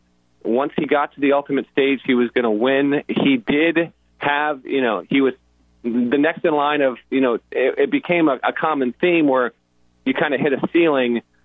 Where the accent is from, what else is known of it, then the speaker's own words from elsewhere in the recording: Vermont, United States; I grew up in Vermont as a Bulls fan.